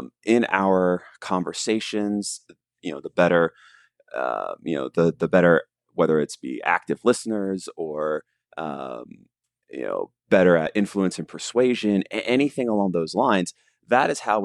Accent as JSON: {"language": "English", "region": "Florida", "country": "United States", "tie": "born or raised there", "lives_now": "Colorado, United States", "said": "growing up in Florida, even though I live in Colorado now, I grew up in Florida."}